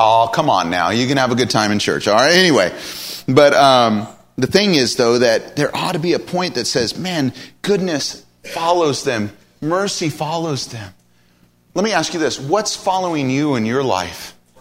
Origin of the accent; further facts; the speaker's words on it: Eureka, California, United States; I grew up in the Bay Area in Eureka, California, as I mentioned.